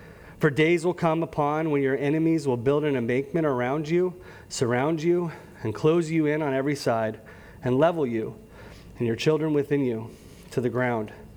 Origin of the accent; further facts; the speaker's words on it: the South, United States; See, I'm a Southerner.